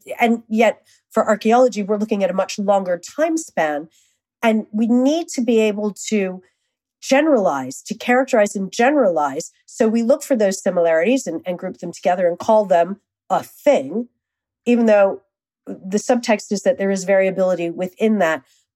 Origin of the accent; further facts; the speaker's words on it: Washington, District of Columbia, United States; Okay. So I grew up in Washington, D.C.